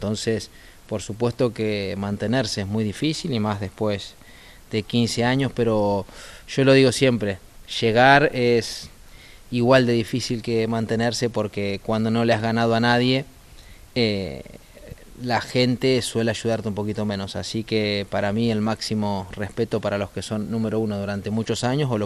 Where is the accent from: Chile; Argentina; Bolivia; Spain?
Argentina; hacen el símil porque somos los dos argentinos